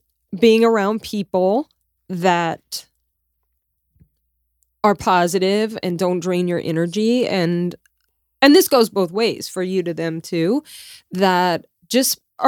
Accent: Louisiana, United States; Like seriously, I'm from Louisiana.

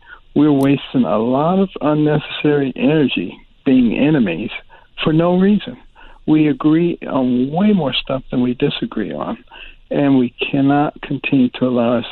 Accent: Detroit, Michigan, United States; Well, you know, I grew up in Detroit, so I was a Democrat. Detroit and Boston, Democrat strongholds.

